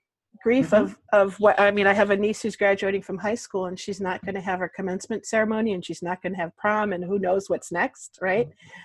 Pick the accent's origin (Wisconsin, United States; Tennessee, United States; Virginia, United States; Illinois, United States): Wisconsin, United States; I grew up here in Wisconsin, so I grew up with some of this, but we're not big fans of conflict.